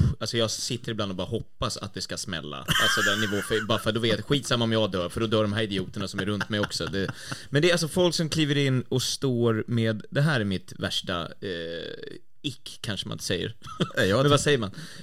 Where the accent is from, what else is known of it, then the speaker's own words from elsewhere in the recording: Sweden; Jag är också svensk.